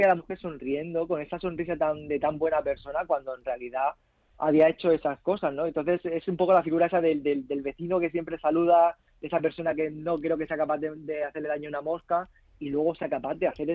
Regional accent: Alicante, Valencian Community, Spain; yo vivo aquí en Alicante, pero me llevaron a Fitur como representante de mi tierra, de aquí, de Alicante

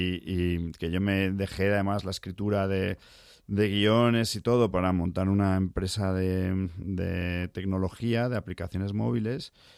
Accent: Madrid, Community of Madrid, Spain; also born or lived in United States; ahí nazco yo, y luego después me he criado en Madrid, sobre todo. He vivido varios años en Estados Unidos también, pero vamos, probablemente tendría que decir que soy madrileño.

